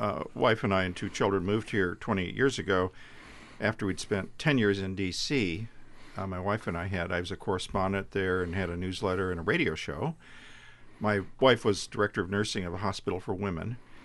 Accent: Pendleton, Oregon, United States; And prior to that, a short collegiate career in New England. And then I grew up in Pendleton.

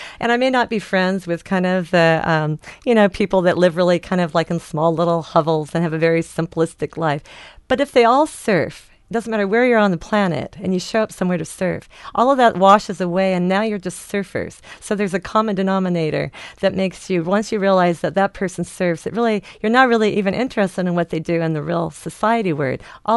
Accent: Portland, United States; growing up in Portland

